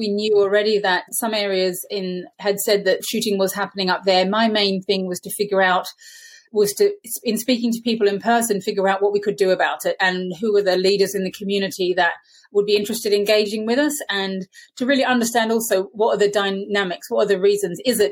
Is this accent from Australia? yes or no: yes; Australia; The place I said I grew up in Australia with my mum, where we had wedge-tailed eagles